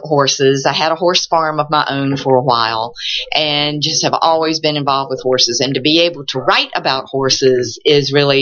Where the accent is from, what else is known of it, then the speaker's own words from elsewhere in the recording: Virginia, United States; I am from Virginia.